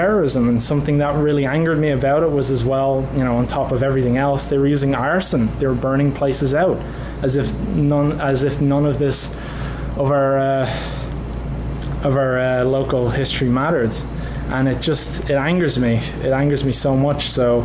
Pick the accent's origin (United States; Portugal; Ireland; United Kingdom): Ireland; Dublin, Leinster; I'm from Ireland, I'm from Dublin in Ireland, specifically I'm from a little town in a little neighborhood called Coolock